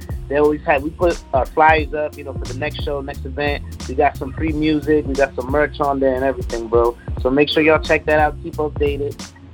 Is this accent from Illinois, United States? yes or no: no; Carson, California, United States; growing up in Carson, California, 13, 14